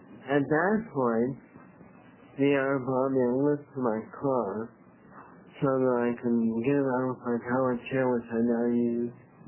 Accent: Eugene, Oregon, United States; I'm from Eugene.

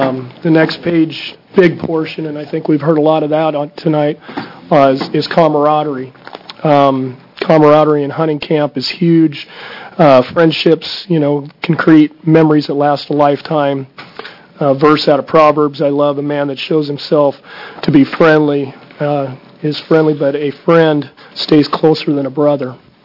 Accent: Oregon, United States; I reside in Springfield, Oregon. I was born and raised in Oregon

